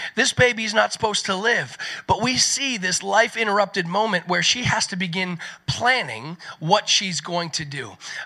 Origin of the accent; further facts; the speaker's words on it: the South, United States; But I'll tell you, I grew up in the South